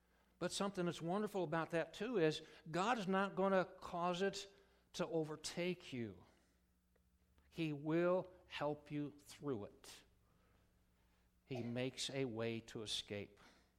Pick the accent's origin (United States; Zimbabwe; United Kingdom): United States; Omaha, Nebraska; And so I consented to come back to Omaha. Counts a blessing my hometown for you who don't know it. I was raised at 2527 Avenue C.